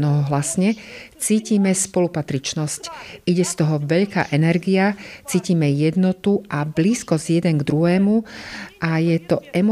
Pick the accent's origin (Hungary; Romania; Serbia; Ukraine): Ukraine; Kharkiv, Kharkiv Oblast; first language Russian; Slovak is a second language; S nami je to tak, tým, že sme z Charkova a väčšinou sme ruskojazyční.